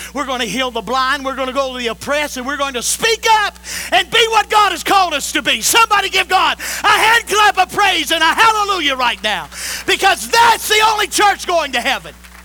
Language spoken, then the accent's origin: English; United States; I'll never forget the first time I saw oppression and injustice as an American.